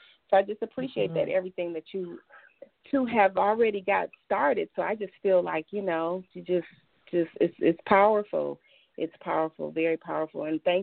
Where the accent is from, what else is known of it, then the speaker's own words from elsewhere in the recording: Detroit, Michigan, United States; I am originally from Detroit, grew up, raised, went to school there